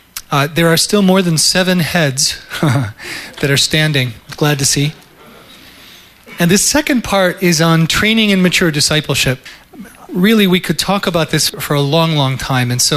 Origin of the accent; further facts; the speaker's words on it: Ohio, United States; I'm actually not a Michigander. I'm from Ohio.